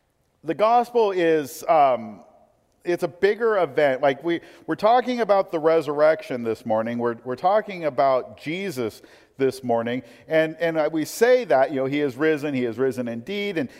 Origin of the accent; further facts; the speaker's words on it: Portland, Oregon, United States; well, I'm from Portland, and he goes, why would you move here?